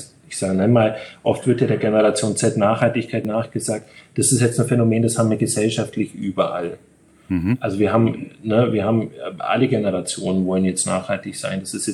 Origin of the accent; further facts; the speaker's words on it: East Germany, Germany; Also bin ich in Ostdeutschland aufgewachsen